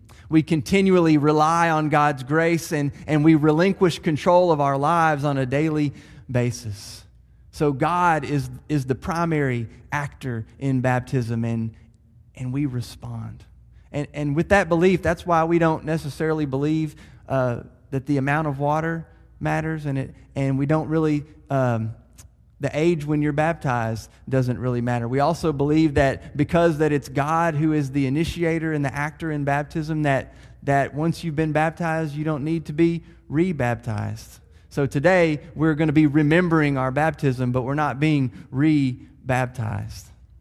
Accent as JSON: {"language": "English", "town": "Murfreesboro", "region": "Tennessee", "country": "United States", "tie": "born there", "said": "I was born on August 1st, 1977, at 8:21 a.m. at the old Rutherford County Hospital, right here in Murfreesboro"}